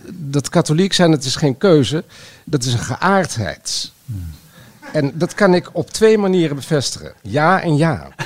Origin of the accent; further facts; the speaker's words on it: Overijssel, Netherlands; Dat was ook weer in Oldenzaal, waar ik ben opgegroeid in de buurt van.